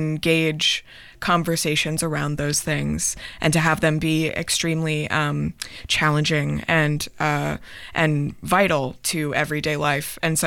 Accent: Pacific Northwest, United States; growing up in the Pacific Northwest can really lead you to consider a more global, non-normative framework from the very beginning

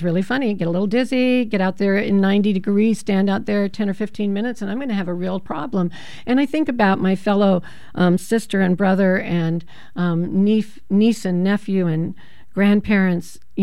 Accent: Oregon, United States; now in Portland, United States; I grew up in Eastern Oregon, where I can remember many summers that it got up to 118 at least one day of the year.

